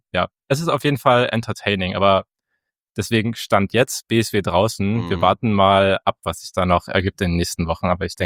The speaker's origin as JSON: {"language": "German", "region": "Saxony-Anhalt", "country": "Germany", "said": "ich komme ja aus Sachsen-Anhalt, also kannst du denken, wie das bei mir zu Hause oder da, wo ich herkomme, aussieht."}